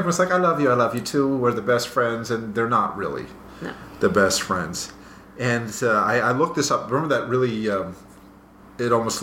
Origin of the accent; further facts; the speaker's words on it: United States; I'm American, but I'll speak like this affected kind